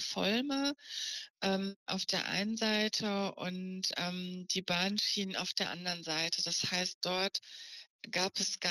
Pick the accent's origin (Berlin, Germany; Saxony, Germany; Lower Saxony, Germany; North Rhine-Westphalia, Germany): North Rhine-Westphalia, Germany; Schalksmühle; Ich bin selber auch in Schalksmühle groß geworden.